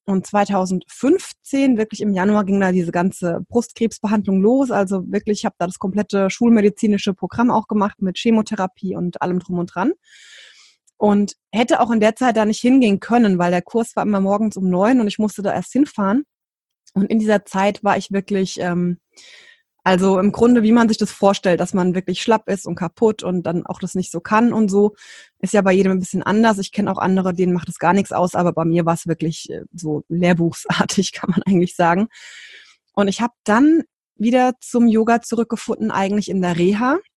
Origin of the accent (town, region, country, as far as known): Rhine-Main area, Germany